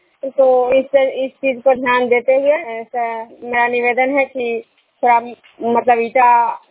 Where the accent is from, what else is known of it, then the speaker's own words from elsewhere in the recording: Bishnupur, Bihar, India; मैं बिष्णुपुर ग्राम पंचायत नालंदा जिला नगर प्रखंड के निवासी हूँ।